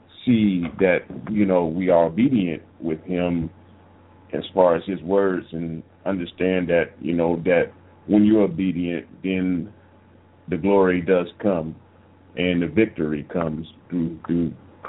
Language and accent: English; Cleveland, Ohio, United States; And I'm from Cleveland, Ohio.